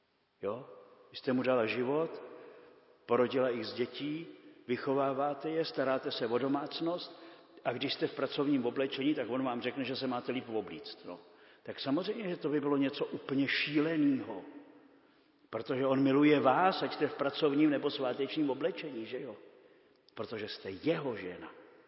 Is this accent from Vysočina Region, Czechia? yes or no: yes; Vysočina Region, Czechia; Já jsem z Vysočiny